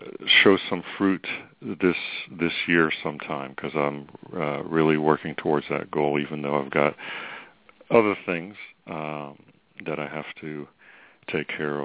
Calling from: Virginia, United States; calling from Virginia.

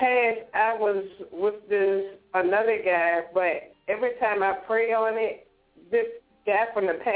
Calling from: Richmond, Virginia, United States; I'm calling from Virginia, from Richmond.

